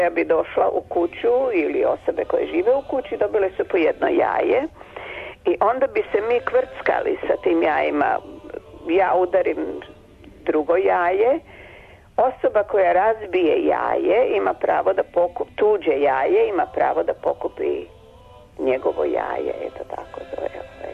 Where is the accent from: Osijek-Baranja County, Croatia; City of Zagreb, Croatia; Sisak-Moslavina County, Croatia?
Osijek-Baranja County, Croatia; Osijek; To je bio tradicionalni doručak kod nas u Osijeku, kod nas u mojoj kući, što ja to nastavljam